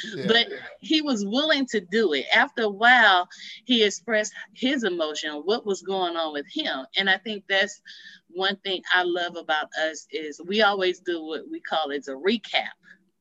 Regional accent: Los Angeles, California, United States; And me, I go, hey, I'm native from Crenshaw High.

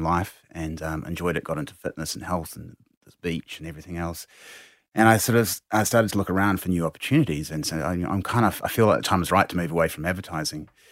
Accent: Christchurch, Canterbury, New Zealand; So I grew up in Christchurch, middle-class family.

